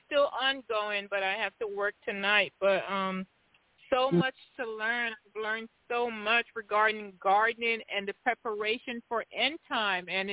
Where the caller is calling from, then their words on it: Tennessee, United States; Good evening, Sister Pam. … I'm calling from Tennessee.